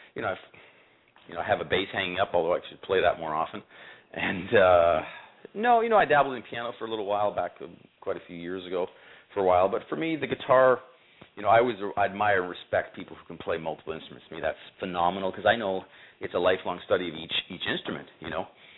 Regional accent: Mississauga, Ontario, Canada; We have the big Celebration Square gig here in Mississauga, my hometown.

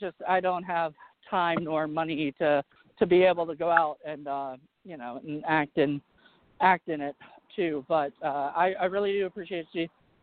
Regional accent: Williamsburg, Virginia, United States; I grew up in Williamsburg, Virginia.

